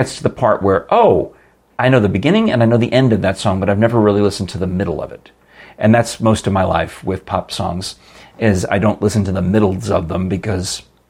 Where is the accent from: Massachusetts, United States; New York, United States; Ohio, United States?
New York, United States; because I grew up in New York. And I watched the New York Mets games, or listened to the New York Mets games.